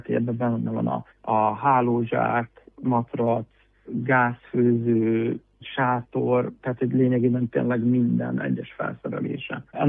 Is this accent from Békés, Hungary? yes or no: yes; Békéscsaba, Békés, Hungary; Békés Csabán nőttem fel, ott éltem 18 éves koromig.